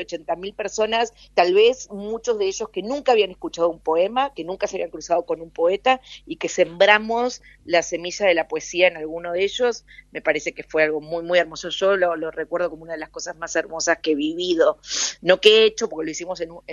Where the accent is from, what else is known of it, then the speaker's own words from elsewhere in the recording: Argentina; como muchos argentinos y argentinas, soy una desocupada.